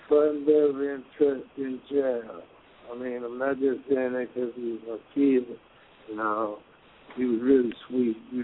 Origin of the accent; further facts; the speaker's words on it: California, United States; No, they thought I was from Louisiana. I'm originally from California.